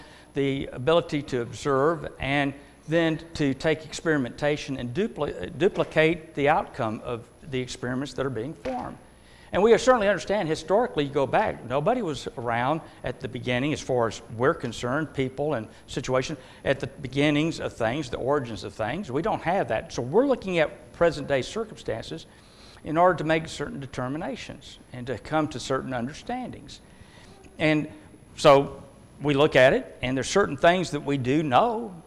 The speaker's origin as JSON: {"language": "English", "region": "Texas", "country": "United States", "tie": "born or raised there", "said": "when I grew up in Texas, the longhorn steer, it's quite well known."}